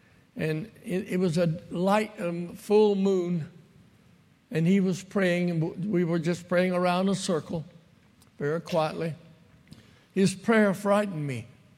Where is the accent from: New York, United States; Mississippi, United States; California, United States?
Mississippi, United States; Morton; I was raised over here in Scott County, out in the country from a little town called Morton.